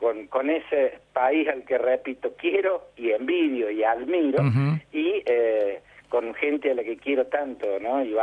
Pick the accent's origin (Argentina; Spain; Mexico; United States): Argentina; siendo yo argentino y residiendo en la Argentina